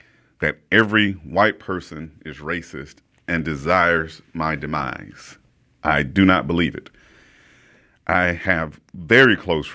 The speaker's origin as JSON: {"language": "English", "country": "United States", "said": "I am an American who is black."}